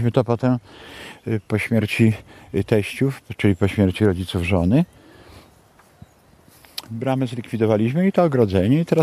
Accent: Przeworsk, Subcarpathian Voivodeship, Poland; Bo ja pochodzę z Przeworska, z ulicy Kościelnej.

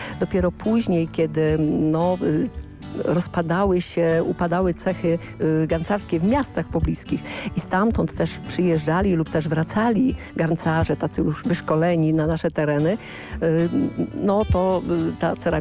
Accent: Medynia Głogowska, Subcarpathian Voivodeship, Poland; ale my, gospodarze, lasowiacy, jesteśmy stąd i nasza ceramika tam będzie przede wszystkim.

